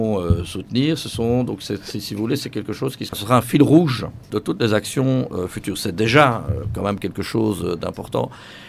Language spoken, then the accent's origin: French; Belgium; Je suis belge, donc je compare à ce que je connais.